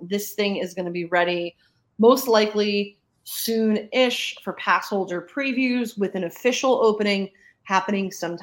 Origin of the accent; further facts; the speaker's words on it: Northeast, United States; I grew up in the Northeast where Pennsylvania Dutch country was right there with the best pretzels in the world.